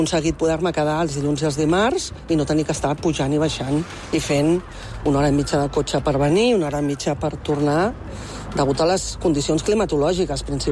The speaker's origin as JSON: {"language": "Catalan", "town": "Prats de Lluçanès", "region": "Catalonia", "country": "Spain", "said": "Jo vinc de Prats de Lluçanès, que està al centre de Catalunya. Tot i que tinc habitatge relativament a prop, a la banda d'Aragó"}